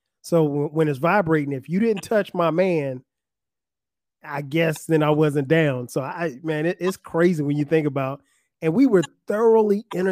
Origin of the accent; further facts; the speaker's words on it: Florence, South Carolina, United States; It's located about 90 miles away from my hometown of Florence, South Carolina. But the adjustment was, you know, just being away from home.